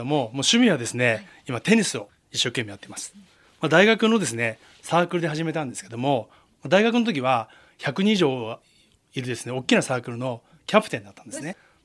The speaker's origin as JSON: {"language": "Japanese", "town": "Fujisawa", "region": "Kanagawa", "country": "Japan", "tie": "born or raised there", "said": "冬は暖かいっていう気候に恵まれてるみたいなんですよね。それとね、美味しいお店もたくさんありますし、最高の街だと、最高の地元だと思います。"}